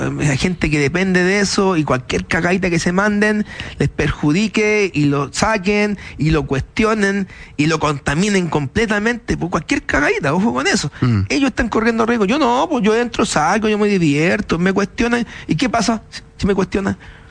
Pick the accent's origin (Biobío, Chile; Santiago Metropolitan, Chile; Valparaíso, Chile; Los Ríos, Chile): Santiago Metropolitan, Chile; Puente Alto; Yo vengo de Puente Alto, estoy organizando para hacer clases a la gente de Puente Alto